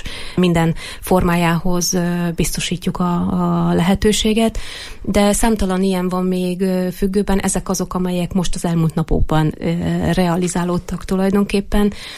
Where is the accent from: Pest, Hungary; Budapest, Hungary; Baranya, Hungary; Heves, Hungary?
Heves, Hungary; Erdőtelek; Édesapám erdőtelekközségnek volt a vezetője 17 évig, én onnan származom.